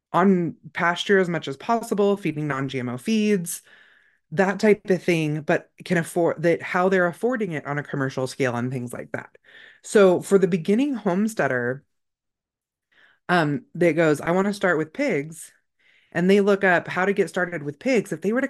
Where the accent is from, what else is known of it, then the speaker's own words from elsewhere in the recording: California, United States; I grew up in Northern California. It was hippies. When I moved to Idaho, people were like, oh no, we don't call them hippies here.